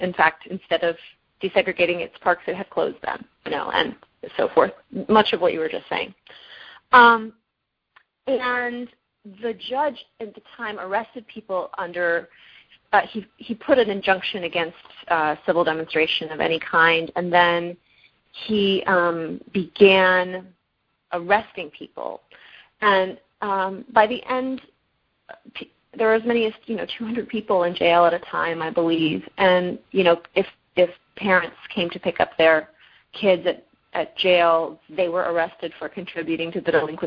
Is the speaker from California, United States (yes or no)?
yes; California, United States; I grew up in California. I'm in my 30s, and something that was interesting to me, having a family that was deeply rooted in Virginia